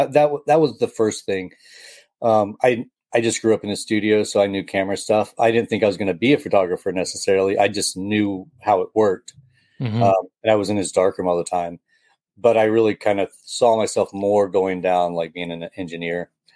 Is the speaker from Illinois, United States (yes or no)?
no; Panama City, Florida, United States; Panama City.